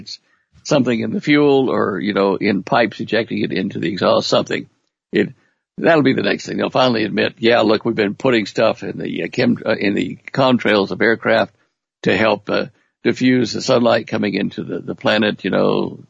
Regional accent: Texas, United States; Look, being a Texan, you know, whenever it snowed, it was like once every few years or a light snow or maybe ice storm.

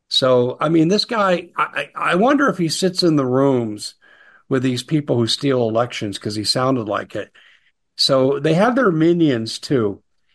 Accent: Aurora, Colorado, United States; And by the way, I'm from Aurora, Colorado. I grew up in Aurora, went to high school there. And I have family and I have friends living there.

